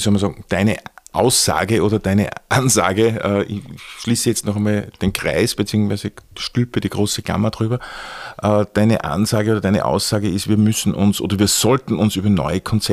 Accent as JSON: {"language": "German", "country": "Austria", "said": "die durchaus bekannt sind bei uns in Österreich"}